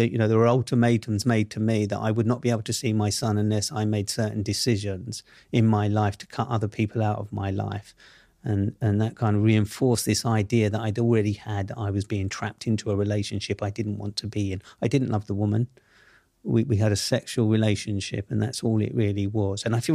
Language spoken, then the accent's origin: English; London, United Kingdom; because he grew up in the same world that I grew up in Southeast London.